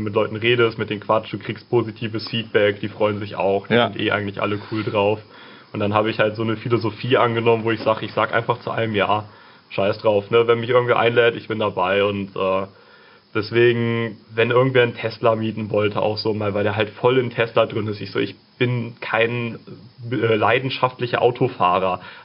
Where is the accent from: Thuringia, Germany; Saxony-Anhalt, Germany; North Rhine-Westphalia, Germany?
North Rhine-Westphalia, Germany; Aachen; Ich komme aus Aachen.